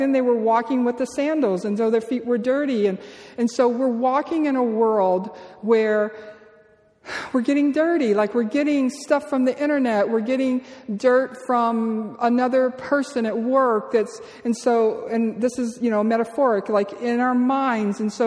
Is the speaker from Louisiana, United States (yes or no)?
yes; Louisiana, United States; also born or lived in Costa Rica; because I was raised in South Louisiana and we never wore shoes.